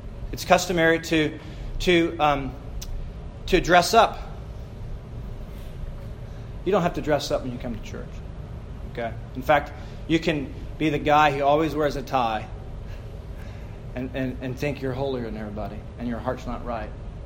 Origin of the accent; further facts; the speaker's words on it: Birmingham, Alabama, United States; When I was a child, growing up in Birmingham, Alabama, my father had a brother.